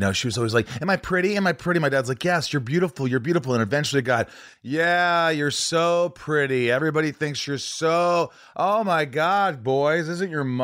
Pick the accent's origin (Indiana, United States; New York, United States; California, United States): Indiana, United States; I'm from Indiana. I grew up in Indiana.